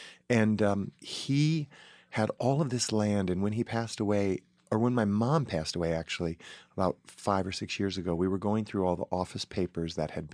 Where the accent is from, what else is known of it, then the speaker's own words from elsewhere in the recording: Paw Paw, Michigan, United States; Definitely. I mean, I dreamed of being here, but when I look back and think about where I was raised and the kind of family that raised me